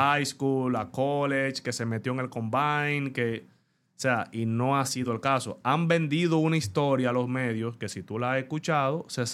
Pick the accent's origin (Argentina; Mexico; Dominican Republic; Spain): Dominican Republic; Pero tú tienes 20 años aquí y tú aún no sabes cómo somos los dominicanos.